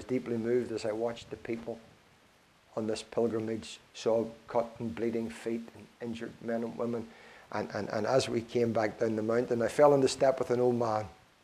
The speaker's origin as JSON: {"language": "English", "region": "Northern Ireland", "country": "United Kingdom", "said": "Most of you know I'm from Ireland, North Ireland. I'm British Irish, but I'm still Irish and still British"}